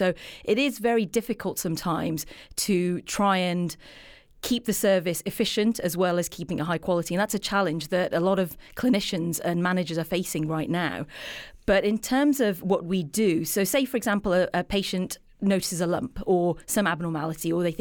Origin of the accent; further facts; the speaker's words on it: England, United Kingdom; And I'm biased because I'm from England and I work in the system